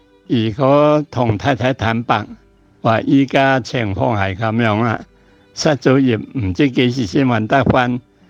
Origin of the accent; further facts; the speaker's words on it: Fujian, China; moved away; 我哋家庭咧，喺1957年由我乡下福建省嚟到香港咧